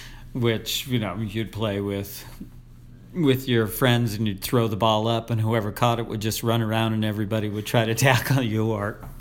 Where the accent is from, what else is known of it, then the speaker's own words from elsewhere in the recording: Pittsford, New York, United States; There were two high schools in the town I grew up in Pittsford.